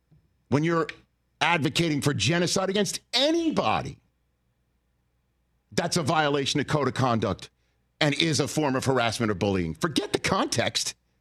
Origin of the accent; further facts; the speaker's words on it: Northeast, United States; Susie being from Boston and, you know, I'm from the Northeast.